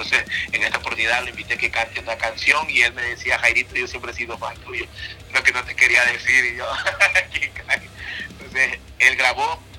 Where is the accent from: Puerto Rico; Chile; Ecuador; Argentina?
Ecuador; Coast; soy costeño, decía, nadie ha parado buena la costa y la riqueza musical es increíble.